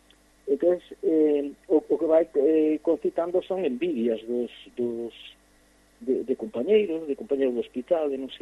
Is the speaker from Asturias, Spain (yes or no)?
yes; Os Oscos, Asturias, Spain; recolle lendas e relatos de da zona onde son eu, que son dos Oscos.